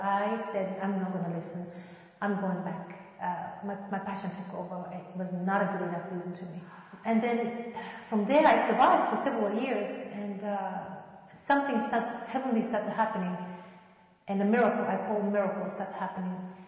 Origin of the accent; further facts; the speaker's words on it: Japan; English is a second language; now in New York City, United States; Why I'm here? Why I came from Japan? Why I'm boxing?